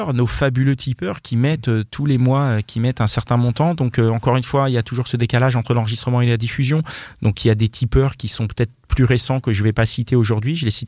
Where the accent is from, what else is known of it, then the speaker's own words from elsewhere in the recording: Paris, Île-de-France, France; on est parisien par défaut